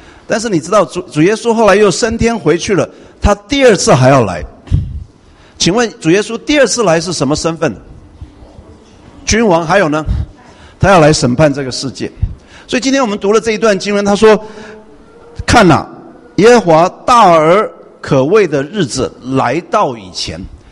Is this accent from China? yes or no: no; Taiwan; 在我从台湾来